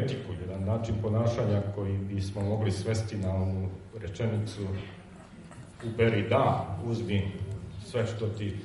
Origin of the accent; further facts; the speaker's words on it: Bosnia & Herzegovina; u stvari to je, kako se kod nas u Bosni kaže, muštuluk.